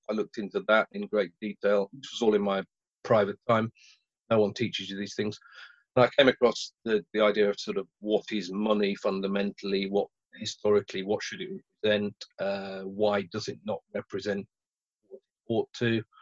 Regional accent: Lancaster, North West England, United Kingdom; I'm from Lancaster in northwest England. Grew up there.

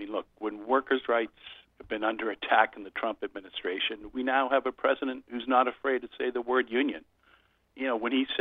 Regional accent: Boston, Massachusetts, United States; I hail from Boston myself. Started my apprenticeship in Boston in 1985.

